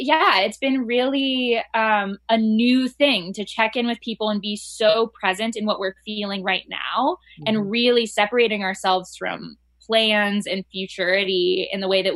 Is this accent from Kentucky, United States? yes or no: no; California, United States; now in New York, United States; I am from California and live in New York and went to school in Oregon.